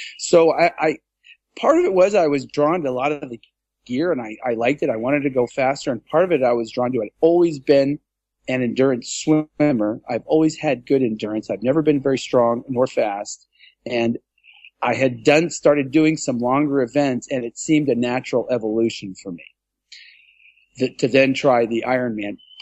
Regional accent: Hawaii, United States; born there

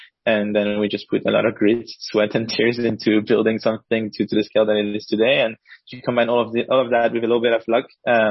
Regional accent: France; You know, I'm from France originally.

